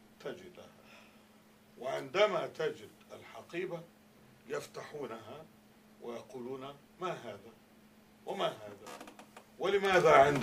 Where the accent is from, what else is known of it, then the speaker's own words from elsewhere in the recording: Egypt; أنا راجع إلى بلدي وأريد أن يعني أعامل كمصري